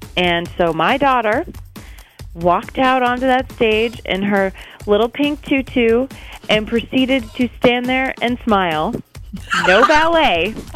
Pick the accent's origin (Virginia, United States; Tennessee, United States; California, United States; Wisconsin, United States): Wisconsin, United States; Beloit; I'm from Beloit.